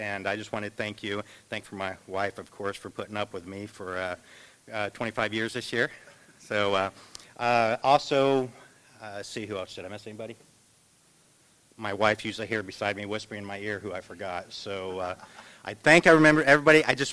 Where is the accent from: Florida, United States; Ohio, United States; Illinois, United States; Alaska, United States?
Ohio, United States; Greenville; I'm from Greenville. I didn't know where Fort Recovery was until I worked for hospice.